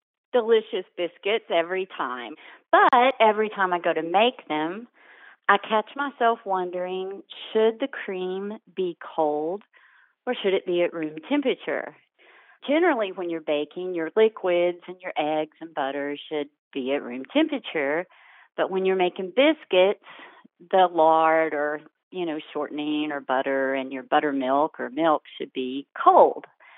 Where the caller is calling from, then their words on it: Fairview, North Carolina, United States; I'm calling from Fairview, North Carolina.